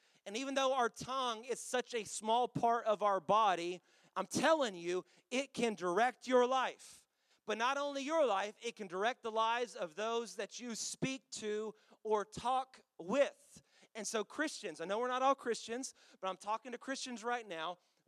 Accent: Dallas, Texas, United States; I'm from Dallas, so I am wearing a Dallas Cowboys hat.

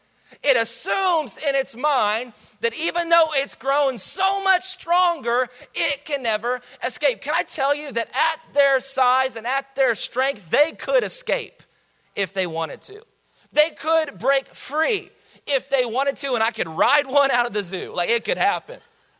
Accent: Dallas, Texas, United States; I'm from Dallas, and so I've been to the Dallas Zoo and the Fort Worth Zoo.

